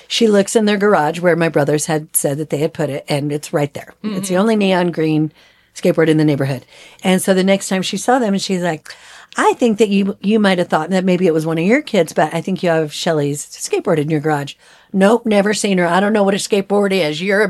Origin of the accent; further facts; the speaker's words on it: Colorado, United States; born there; I was born in Colorado.